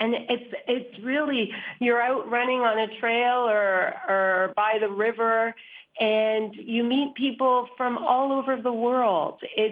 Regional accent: Toronto, Ontario, Canada; I'm from Toronto.

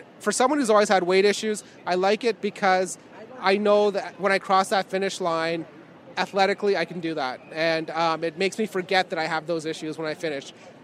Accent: Canada; When I went there and I told them I was from Canada, they gave me a free comic book.

